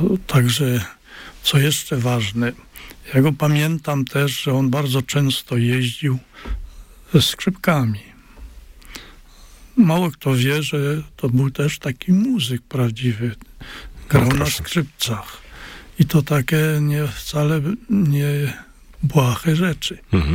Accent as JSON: {"language": "Polish", "region": "Silesian Voivodeship", "country": "Poland", "said": "Pochodzimy z tych samych prawie stron, spod Raciborza. Dojeżdżaliśmy do tej samej szkoły ogólnokształcącej."}